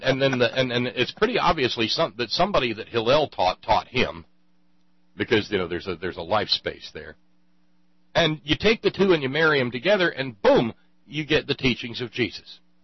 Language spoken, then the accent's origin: English; Scotland, United Kingdom; No, I'm Scottish, and you gave me my blue eyes and the red hair.